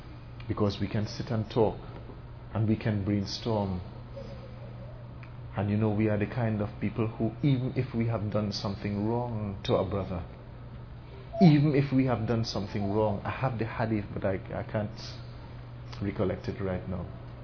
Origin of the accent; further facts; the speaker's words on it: Trinidad & Tobago; And I leave here, and the moment I step out of the masjid, and I'm from Trinidad, and I step out of the masjid